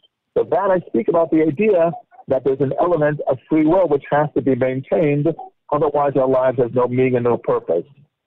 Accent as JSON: {"language": "English", "town": "Los Angeles", "region": "California", "country": "United States", "tie": "born or raised there", "said": "I grew up in Los Angeles. I knew I was Jewish."}